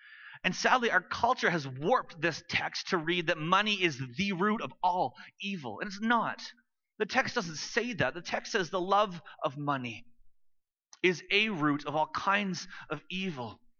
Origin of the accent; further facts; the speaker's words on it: Vancouver, British Columbia, Canada; I grew up in Vancouver. I grew up in a two-income family. We weren't rich by Vancouver standards, but we were comfortable.